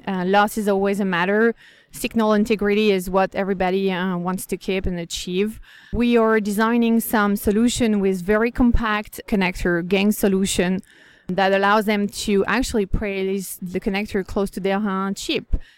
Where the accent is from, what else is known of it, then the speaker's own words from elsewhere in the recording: Switzerland; English is a second language; I come from Switzerland.